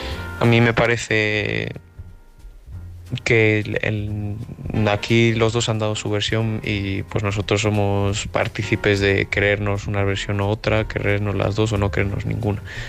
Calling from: Castile and León, Spain; Que, bueno, somos de Castilla y León

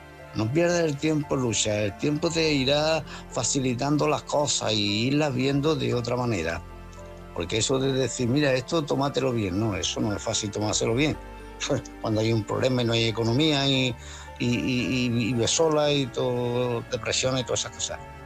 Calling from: Málaga, Andalusia, Spain; de Málaga.

